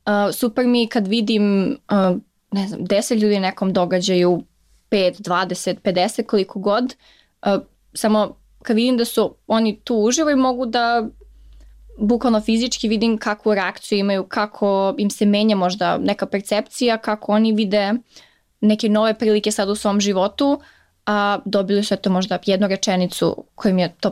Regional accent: Niš, Nišava District, Serbia; now in United States

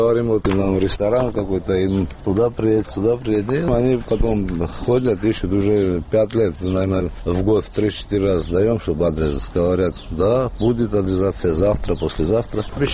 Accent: Abkhazia, Georgia; Он знает, что мы оттуда, там море у нас было, дом был, все такое.

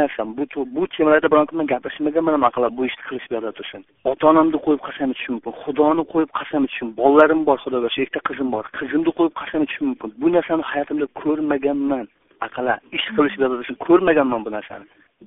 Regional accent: Olmaliq, Tashkent Region, Uzbekistan; men o'zim Olmaliqdan.

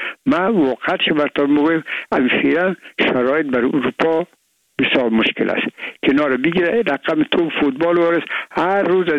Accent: Afghanistan

